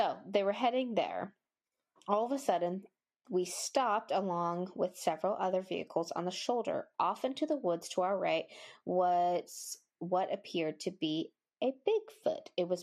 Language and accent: English; Boston, Massachusetts, United States; Sorry. Yeah, I'm from Boston doing mushrooms. The only accent that I can do.